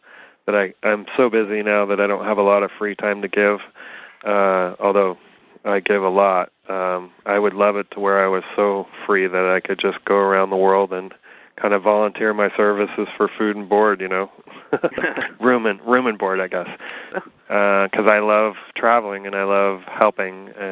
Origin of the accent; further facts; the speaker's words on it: Oakland, California, United States; I grew up in Oakland, and the school systems in California, public school systems, maybe they're better in some areas, but in Oakland, they certainly were basically just holding cells for the population of children.